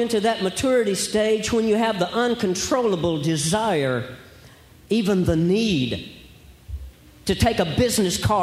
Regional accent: Alabama, United States; I'm from Alabama originally, and I kind of watch people in the news, and I listen to names.

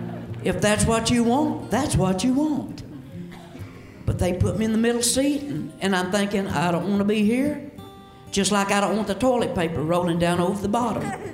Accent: the South, United States; I tell folks everywhere I go, I'm from the South.

